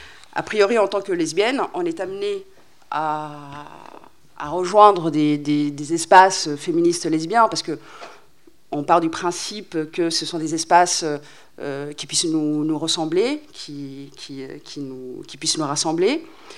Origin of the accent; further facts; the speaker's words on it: Djibouti; et moi en tant que djiboutienne